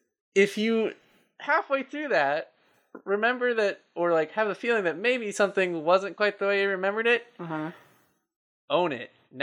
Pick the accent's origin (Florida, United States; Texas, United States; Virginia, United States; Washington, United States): Washington, United States; I grew up outside of Seattle.